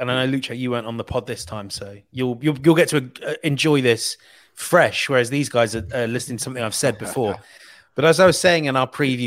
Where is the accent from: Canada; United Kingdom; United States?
United Kingdom; England; I mean, look, I'm an Englishman.